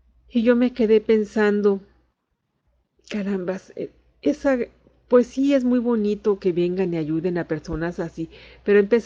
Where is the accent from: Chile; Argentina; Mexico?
Mexico; Y nosotros como mexicanos, pues estamos mucho mejor que otros países